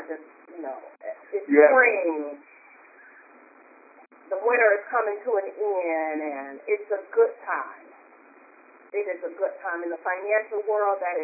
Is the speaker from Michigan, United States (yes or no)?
yes; Detroit, Michigan, United States; We are both from Detroit, so we could have a larger crowd there.